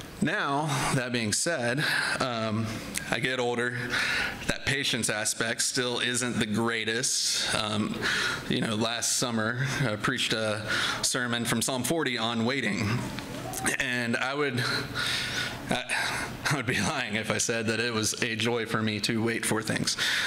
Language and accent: English; Florida, United States; We're originally from Central Florida. We're like Lake Nona Unicorn, sort of, in that way. And growing up in Central Florida was actually pretty cool.